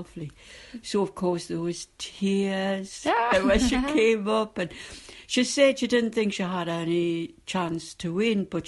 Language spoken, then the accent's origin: English; North East England, United Kingdom; You could still tell I'm a Geordie, though.